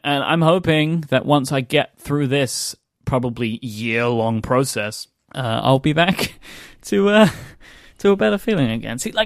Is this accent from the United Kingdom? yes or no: yes; London, United Kingdom; That will also mean I have to get a driving license first, because I don't have one. Because I'm a Londoner.